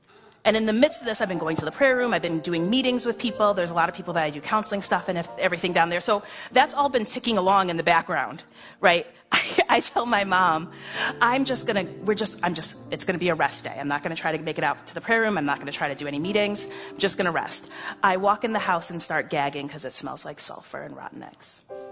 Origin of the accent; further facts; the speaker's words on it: New York, United States; I'm from New York, I'm expecting the person to get out of their car and to start yelling.